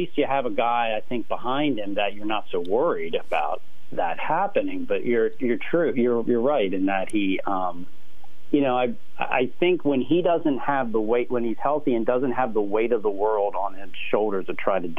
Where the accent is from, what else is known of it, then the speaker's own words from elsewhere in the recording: United States; Well, because I'm from York County again